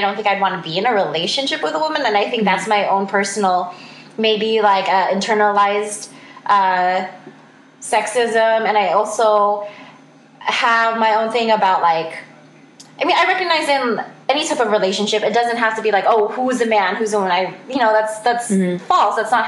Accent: California, United States; I'm 35 from the Bay Area.

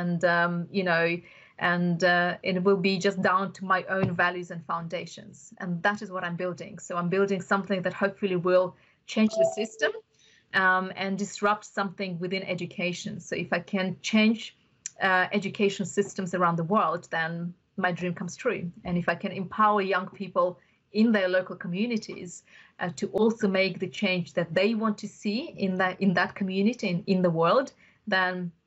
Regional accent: Bukhara, Bukhara Region, Uzbekistan; first language Russian; English is a second language; So my native language was Russian. And so I spent a lot of time since I was about 9 learning English independently and with really good teachers. And we were just very lucky. We were a specialist English school in Bukhara, which is like a village, a tiny, tiny town.

